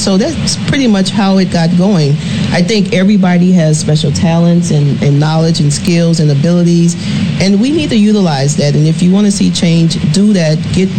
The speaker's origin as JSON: {"language": "English", "region": "Louisiana", "country": "United States", "said": "I'm originally from Louisiana, and my family, no one had ever been an elected official"}